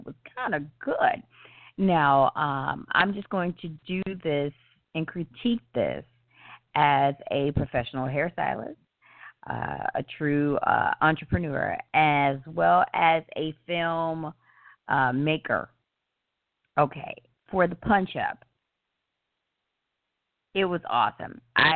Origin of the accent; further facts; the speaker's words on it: the South, United States; just little things that came from the South, and being that I am a Southerner, it was dead on.